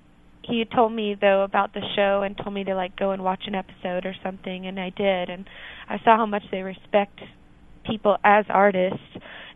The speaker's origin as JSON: {"language": "English", "town": "Birmingham", "region": "Alabama", "country": "United States", "tie": "born or raised there", "lives_now": "Memphis, United States", "said": "Born and raised in Birmingham and then moved to Tennessee."}